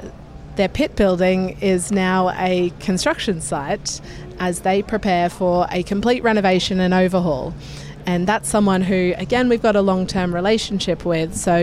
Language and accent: English; Brisbane, Queensland, Australia; I'm from Brisbane.